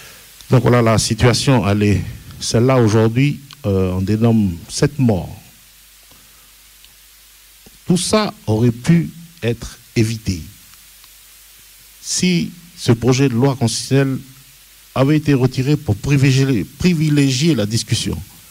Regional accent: New Caledonia; Nous, on est des gens du Pacifique, de l'Océanie, on est des Mélanésiens, on a nos codes qui ne correspondent pas forcément au code européen.

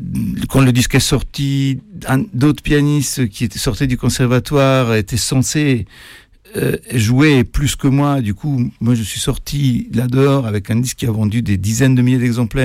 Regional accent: Italy; now in Paris, France; j'ai quitté l'Italie, j'ai fait des tas de choses diverses et variées. En arrivant à Paris, j'ai pas mal galéré, d'ailleurs, que cela soit dit en passant, c'était une époque où il fallait des papiers, même pour un Italien

